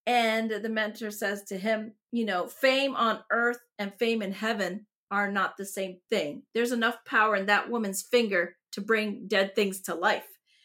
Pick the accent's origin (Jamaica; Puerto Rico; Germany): Puerto Rico; Ceiba; first language Spanish; English is a second language; I was born in 1978 in Ceiba, Puerto Rico, Spanish first, grew up poor